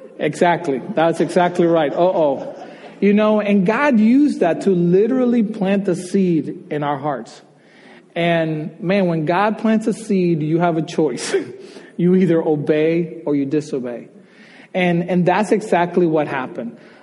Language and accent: English; Dominican Republic; If you did not know, I grew up in Dominican Republic, and adoption is the last thing in our culture.